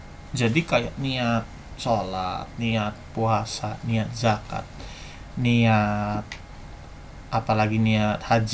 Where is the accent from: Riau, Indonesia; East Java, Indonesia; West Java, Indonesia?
East Java, Indonesia; di desa gue di daerah Jawa Timur itu imsak kurang 1 menit